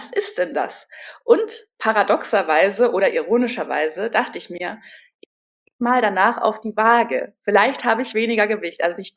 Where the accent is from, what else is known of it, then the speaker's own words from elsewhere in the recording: Munich, Bavaria, Germany; now in Berlin, Germany; Ich komme ursprünglich aus München, bin jetzt inzwischen Wahl-Berlinerin und auch Yogalehrerin, wohne aktuell im Prenzlauer Berg